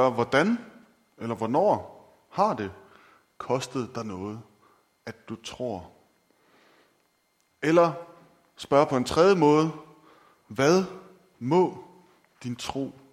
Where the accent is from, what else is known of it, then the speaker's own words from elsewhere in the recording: Vejle, Region of Southern Denmark, Denmark; Og det gør jeg jo ikke. Jeg kommer fra Vejle.